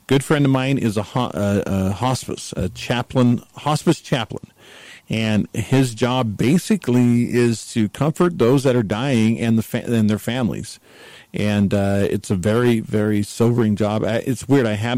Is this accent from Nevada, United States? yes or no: yes; Las Vegas, Nevada, United States; born there; I was born in Las Vegas.